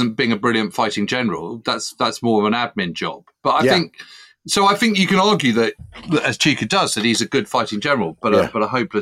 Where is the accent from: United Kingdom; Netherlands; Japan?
United Kingdom; It's tough as a Brit to kind of be able to write this